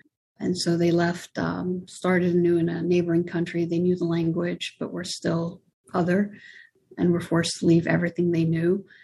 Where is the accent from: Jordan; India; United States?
Jordan; Amman, Amman Governorate; The scene reminded me of home. I grew up in the Middle East in Amman, Jordan, and it was what I had missed about home and about the game.